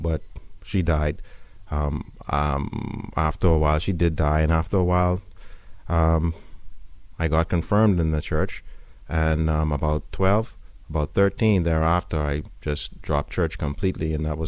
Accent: Bahamas; now in United States; I'm not from the United States. I'm from the Bahamas, and it's a very far, far, far way away from here.

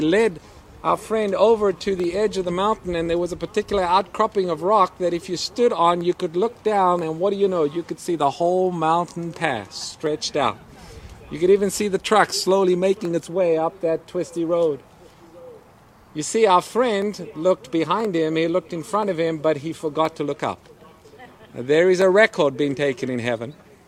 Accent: South Africa; Growing up in South Africa, there was an interesting mountain pass close to the town of Somerset West.

